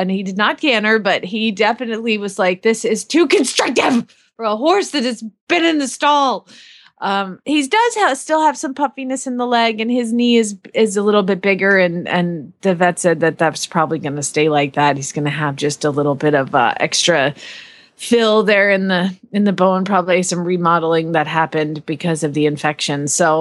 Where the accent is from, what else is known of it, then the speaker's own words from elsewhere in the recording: Phoenix, Arizona, United States; from Phoenix, Arizona.